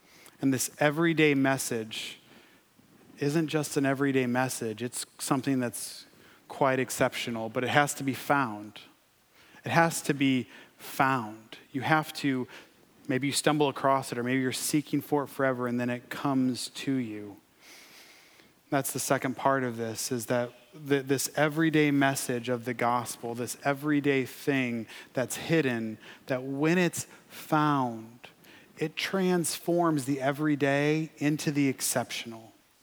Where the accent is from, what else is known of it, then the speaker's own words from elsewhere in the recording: Michigan, United States; now in Texas, United States; My mom played an organ in our Independent Baptist Church in Michigan. Yes, I'm from Michigan. I'm a Yankee. I'm sorry. I married a Texan, though.